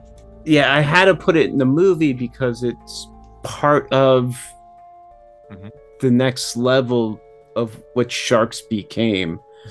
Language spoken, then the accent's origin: English; New York, United States; like, growing up in New York, like Channel 5, Channel 9, Channel 11.